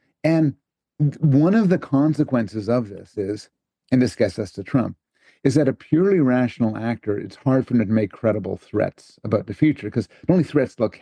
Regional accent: Canada; As a Canadian, by the way, I'm very sensitive.

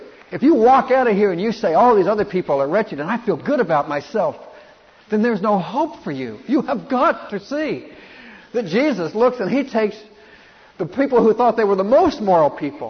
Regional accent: United States; I'm an American and I'm dripping with sexuality.

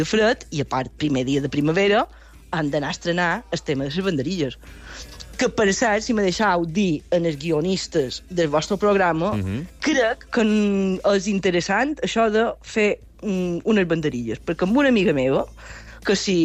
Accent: Búger, Balearic Islands, Spain; Sí, jo som de Buja i el divendres encara som a Buja.

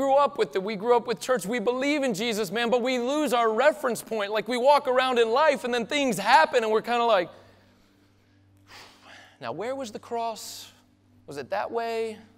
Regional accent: the South, United States; I grew up in the South. My parents are Christian.

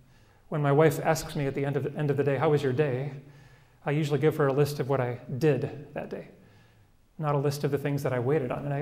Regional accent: United States; I'm an American, and Americans have a problem in that we don't like to wait very much.

